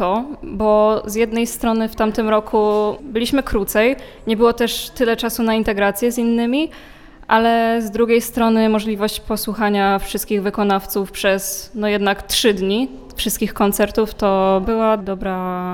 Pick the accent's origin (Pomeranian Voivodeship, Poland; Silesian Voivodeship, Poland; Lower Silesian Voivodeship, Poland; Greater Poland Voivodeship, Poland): Pomeranian Voivodeship, Poland; Kwidzyn; jestem z Kwidzyna.